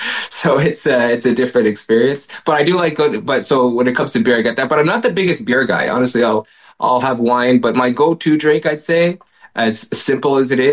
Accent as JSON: {"language": "English", "country": "Ghana", "said": "So we're from Ghana in West Africa."}